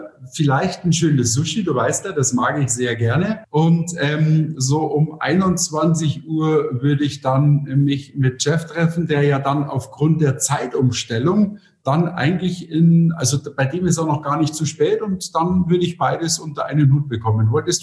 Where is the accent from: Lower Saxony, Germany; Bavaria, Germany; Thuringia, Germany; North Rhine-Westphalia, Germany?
Bavaria, Germany; Munich; also born or lived in Berlin; Ich bin wieder zurück in meine Heimatstadt nach 2 Jahren.